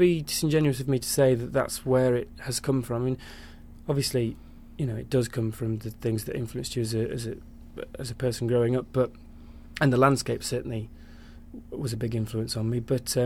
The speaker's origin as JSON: {"language": "English", "region": "Yorkshire and the Humber", "country": "United Kingdom", "said": "I do come from Yorkshire. I come from West Yorkshire, which is a different part of Yorkshire to where the book is set."}